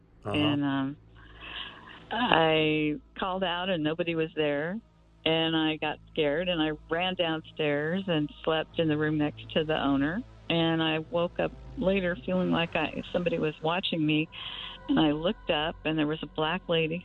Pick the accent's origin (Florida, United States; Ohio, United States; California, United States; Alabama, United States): California, United States; I came from California.